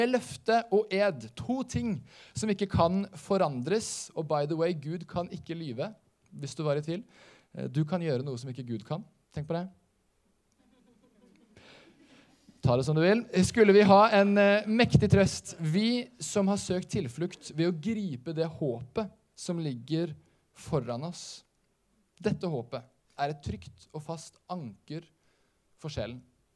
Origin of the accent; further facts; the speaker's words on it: Skien, Telemark, Norway; born or raised there; now in Bergen, Norway